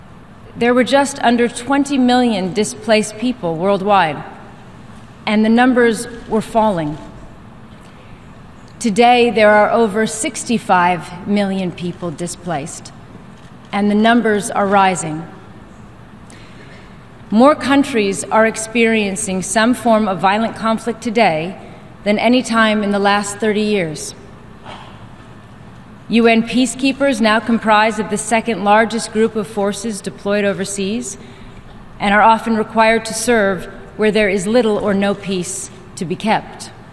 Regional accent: United States; I'm very proud to speak here as an American.

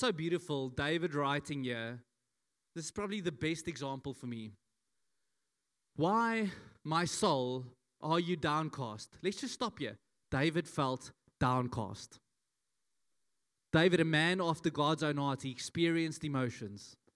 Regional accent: Johannesburg, Gauteng, South Africa; moved away; I come from Joburg, and I've been out of Joburg now for 20 years, but Joburg is not out of me.

